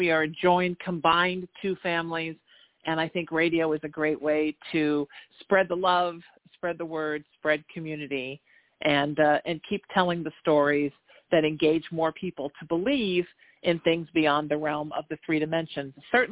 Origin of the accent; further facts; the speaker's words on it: New Haven, Connecticut, United States; I'm from New Haven, Connecticut. My family are cops. We're Irish, so like genetically predisposed to be police officers.